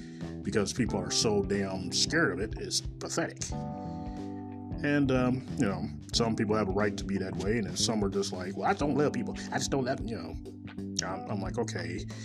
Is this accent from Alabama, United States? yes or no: no; Kansas City, Missouri, United States; Coming live and right from Kansas City, Missouri, my hometown.